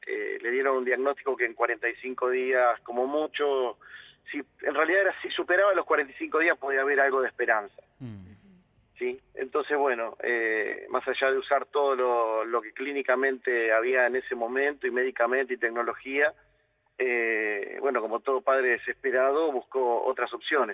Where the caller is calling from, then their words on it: Pilar, Buenos Aires Province, Argentina; No, no, estoy en Pilar en este momento, estoy yendo para...